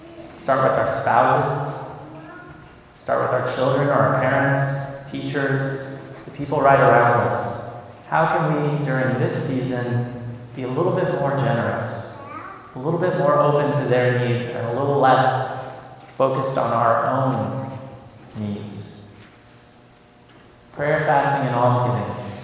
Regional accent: Oregon, United States; I grew up in Oregon where I lived with a wood fire my whole childhood.

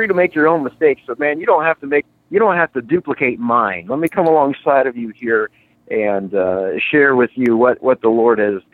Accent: Indiana, United States; I grew up in Indiana and have a brother, and I have a wonderful mom that grew up as a single mom.

